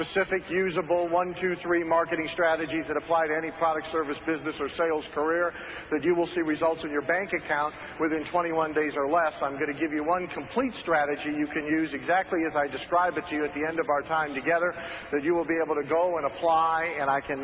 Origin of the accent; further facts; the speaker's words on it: Midwest, United States; I grew up in the Midwest where we have coal mining